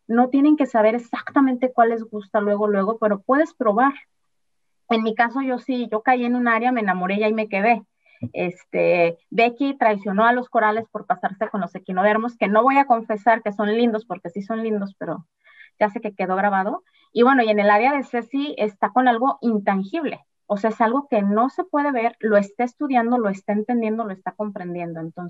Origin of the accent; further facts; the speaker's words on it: Mexico City, Mexico; yo crecí en la Ciudad de México